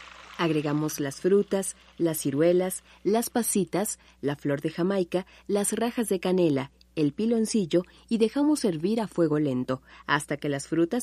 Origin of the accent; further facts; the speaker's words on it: Mexico; como los mexicanos sabemos compartir